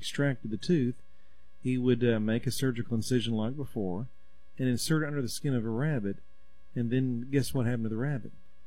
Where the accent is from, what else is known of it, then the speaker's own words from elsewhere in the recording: Texas, United States; I'm from Texas. I just say kefir.